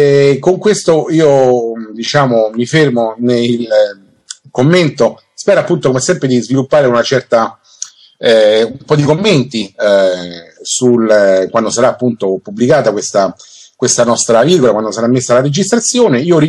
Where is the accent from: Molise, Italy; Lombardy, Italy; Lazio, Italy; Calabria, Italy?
Lazio, Italy; Rome; io come romano